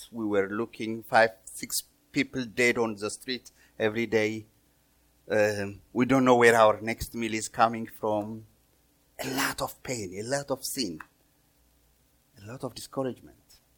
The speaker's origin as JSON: {"language": "English", "country": "Ethiopia", "said": "I'm originally from Ethiopia, so I was in my teenage years with my mom passed away when I was one, and I was with my dad"}